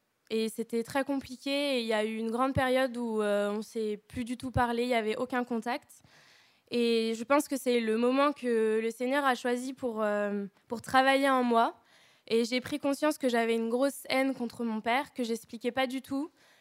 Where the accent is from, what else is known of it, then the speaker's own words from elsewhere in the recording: Grenoble, Auvergne-Rhône-Alpes, France; born there; j'ai 20 ans et je suis née à Grenoble. Je suis étudiante en chimie.